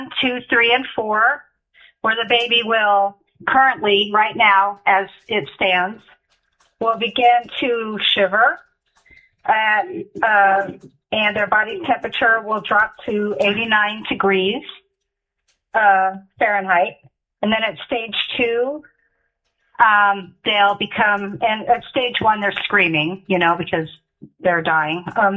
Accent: Nenana, Alaska, United States; I'm from Nenana, Alaska, and I'm the president of Right to Life Interior Alaska

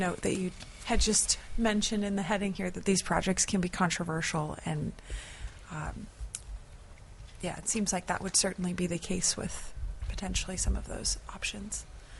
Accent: Anchorage, Alaska, United States; I grew up in Anchorage.

